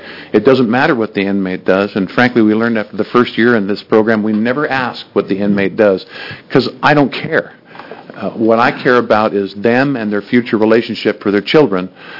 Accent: Wilsonville, Oregon, United States; I'm from Wilsonville, Oregon.

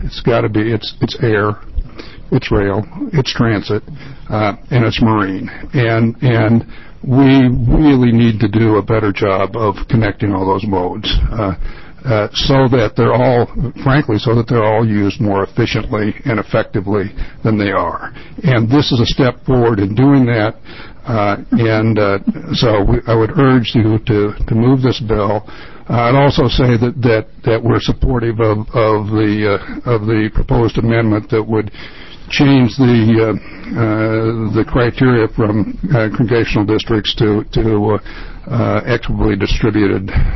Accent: Medford, Oregon, United States; I'm from Medford, Oregon.

